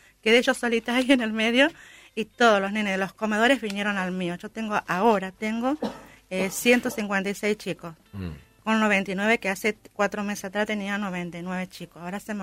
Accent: Reconquista, Santa Fe, Argentina; Sí, yo viví toda mi vida en el campo, somos del campo ya, somos de Reconquista.

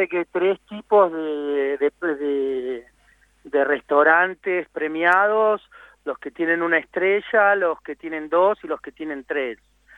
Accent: La Plata, Buenos Aires Province, Argentina; born there; Soy, bueno, nacido en la ciudad de La Plata, con familia, abuelos y bisabuelos italianos, ¿no?

